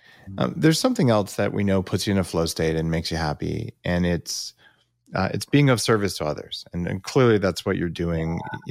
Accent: the West, United States; Yeah, I'm from the West. We're pretty black and white out here.

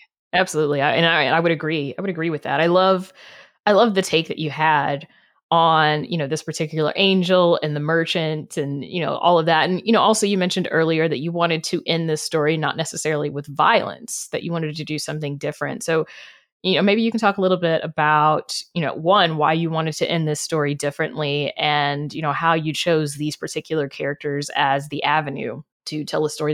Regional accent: the South, United States; I grew up in the South.

